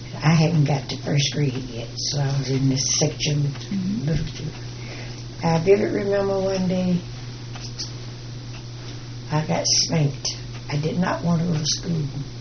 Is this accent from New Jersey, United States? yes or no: no; Jacksonville, Florida, United States; born there; my birth certificate, I was born in Jacksonville, Florida, February 24th, 1922.